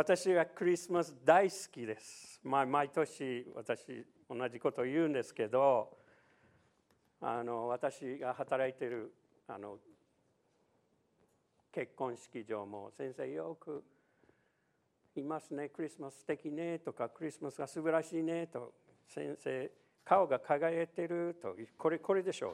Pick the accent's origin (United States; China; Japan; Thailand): United States; Louisiana; Japanese is a second language; 私ルイジアナ出身ですけど、アメリカの南部の方ですけど、